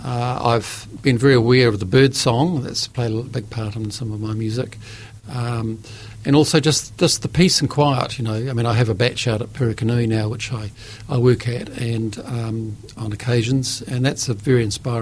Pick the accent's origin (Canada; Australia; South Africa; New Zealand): New Zealand; Christchurch, Canterbury; I was brought up in Christchurch and lived there for 27 years